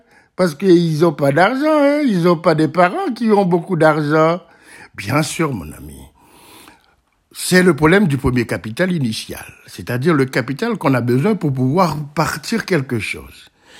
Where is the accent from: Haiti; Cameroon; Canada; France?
Haiti; Port-au-Prince, Ouest; Parce que j'ai grandi également à Port-au-Prince, ça reste toujours dans ma tête.